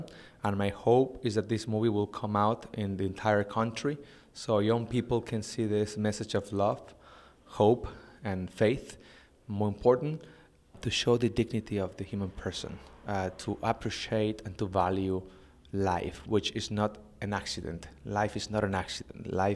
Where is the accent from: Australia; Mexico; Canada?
Mexico; now in United States; our Catholic faith, our families, or our culture, Latino culture, because I am from Mexico. I live in the United States